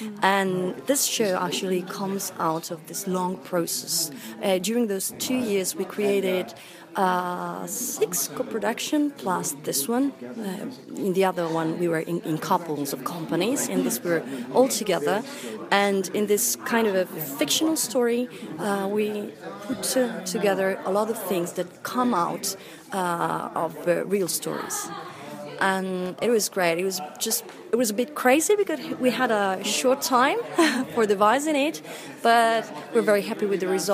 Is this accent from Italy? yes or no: yes; Italy; English is a second language; and I come from Italy.